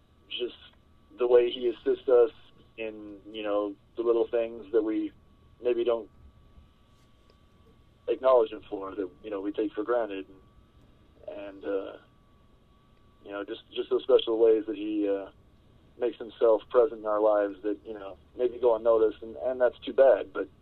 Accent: Harlingen, Texas, United States; I'm from Harlingen, Texas.

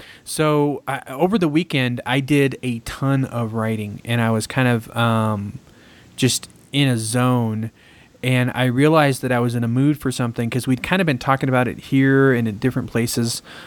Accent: Fresno, California, United States; Yes, it is interesting because where I grew up in Fresno.

